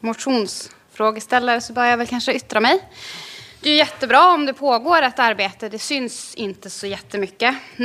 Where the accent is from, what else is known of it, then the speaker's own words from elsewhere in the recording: Tibro, Västra Götaland County, Sweden; du vet att jag är från Tibro.